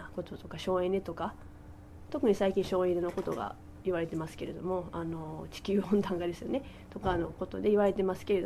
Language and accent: Japanese; Osaka, Japan; なんか私は町中出身なので、谷町4丁目出身なので